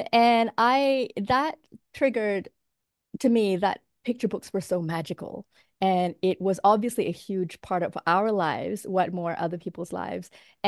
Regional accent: Malaysia; moved away; when I was growing up in Malaysia

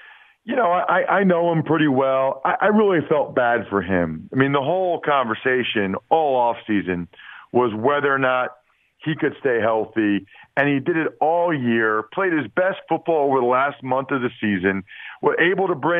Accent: Reading, Pennsylvania, United States; I mean, I'm from Reading, Jim, which is an hour west of Philly.

